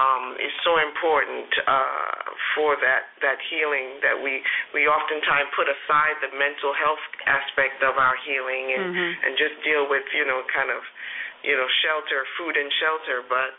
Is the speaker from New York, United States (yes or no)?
yes; Brooklyn, New York, United States; moved away as an adult; I grew up in New York, yeah. I'm a Panamanian girl who was raised in New York, in Brooklyn